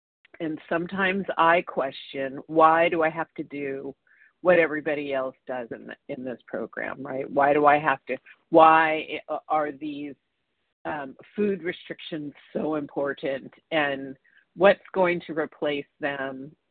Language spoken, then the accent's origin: English; Los Angeles, California, United States; I'm calling from California. It's blue skies in Santa Monica